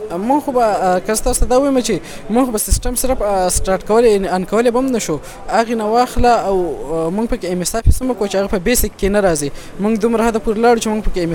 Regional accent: Shamozai, Khyber Pakhtunkhwa, Pakistan; زه د سوات شموزو اوسیدونکی یم

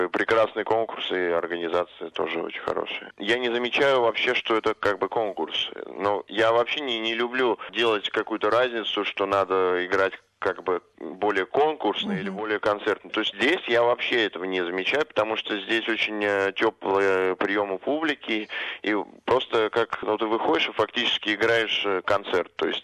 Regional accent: Moscow, Russia; Ну, я из Москвы, родился в Москве

